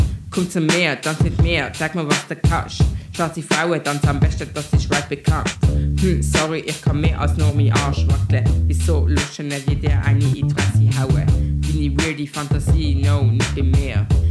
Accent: Laufen, Basel-Landschaft, Switzerland; accent: Basel German; Ich bin hier in der Schweiz geboren und aufgewachsen. ich sehe anders aus. Also ich bin schwarz.

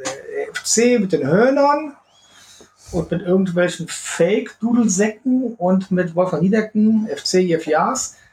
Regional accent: Rhineland, Germany; Wir haben immer Angst, dass ich sie als Rheinländer entlarve.

